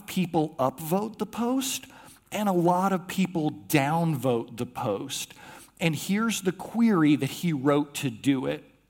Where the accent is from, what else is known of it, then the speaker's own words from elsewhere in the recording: United States; Because I'm American, we like controversy, right?